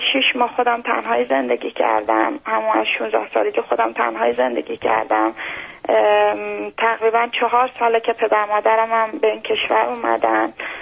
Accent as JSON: {"language": "Persian", "country": "Iran", "tie": "born there", "said": "تو ایران توی خانواده سیاسی به دنیا اومدم،"}